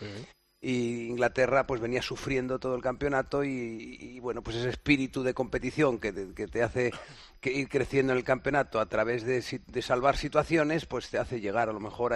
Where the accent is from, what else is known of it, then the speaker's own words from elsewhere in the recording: Spain; como latinos que somos y como españoles y españolas que somos